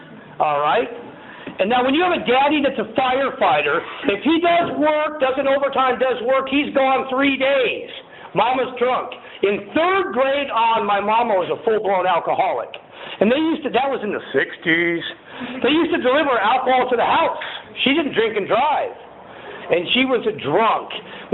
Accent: San Fernando Valley, California, United States; And I grew up in the San Fernando Valley. I'm a valley boy, like totally dude.

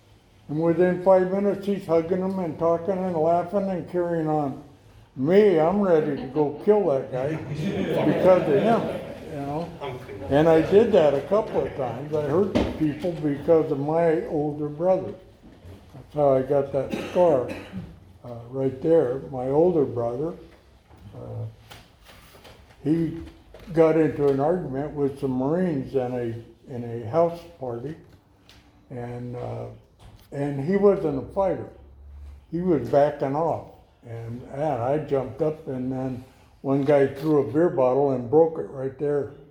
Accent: Oklahoma, United States; also born or lived in Arizona; we came from Oklahoma, and I was born in Arizona.

